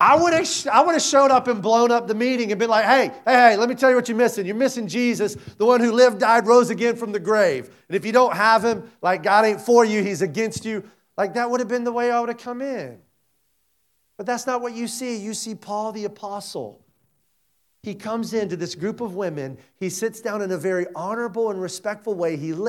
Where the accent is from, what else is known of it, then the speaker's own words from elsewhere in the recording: South Carolina, United States; accent: Southern; I ain't from Pennsylvania. I'm from South Carolina. It's so hard for me to do that now. I've been out of the South for so long